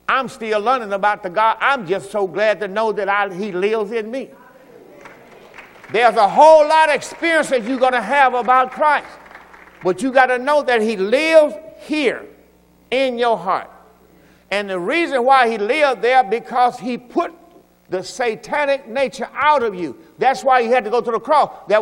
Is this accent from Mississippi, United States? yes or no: yes; Mississippi, United States; Listen, man, I'm from Mississippi, plantation, cotton field, come on.